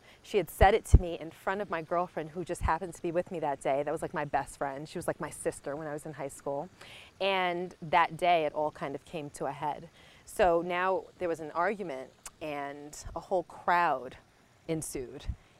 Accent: Brooklyn, New York, United States; I grew up in Brooklyn and it was just something that I encountered time to time.

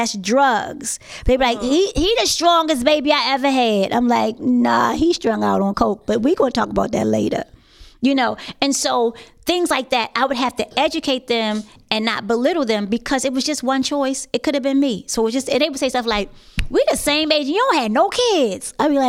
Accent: Baltimore, Maryland, United States; I had East Baltimore as my catchment area, and I was from Northwest Baltimore. So I wasn't real familiar with East Baltimore like that.

